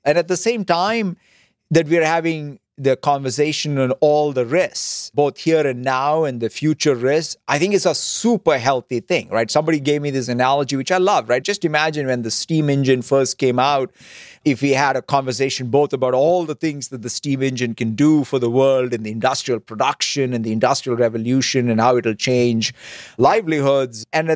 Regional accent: Hyderabad, Telangana, India; I always, as a kid growing up in Hyderabad, India

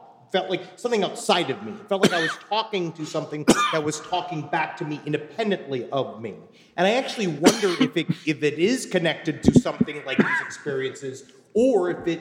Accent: Hollywood, California, United States; I'm from Hollywood. I can take it.

